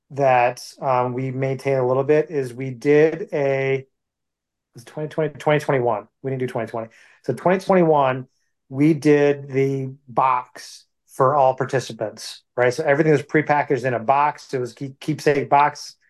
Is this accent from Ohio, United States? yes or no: yes; Perrysburg, Ohio, United States; Mostly here in Perrysburg, Ohio. I went to high school here. My dad was in the Navy, so we moved a lot, but this is kind of where we ended up.